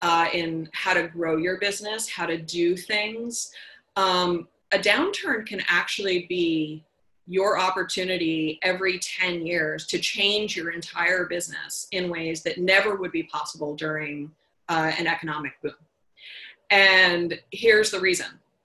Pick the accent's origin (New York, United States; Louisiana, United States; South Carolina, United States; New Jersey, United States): New York, United States; New York City; I'm originally from New York City and never thought I'd be moving north of Massachusetts after school, but here I am and it works for me.